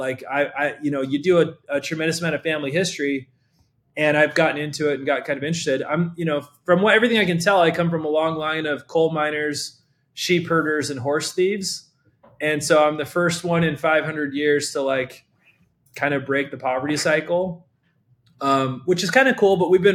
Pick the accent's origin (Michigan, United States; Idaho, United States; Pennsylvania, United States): Idaho, United States; I grew up, I was the oldest of 7 kids. I'm originally from Idaho. My dad was a seminary teacher.